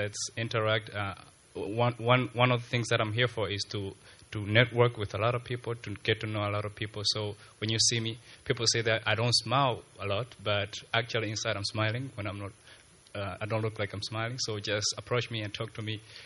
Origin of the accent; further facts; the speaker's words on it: Malawi; I come from Malawi. That's Africa.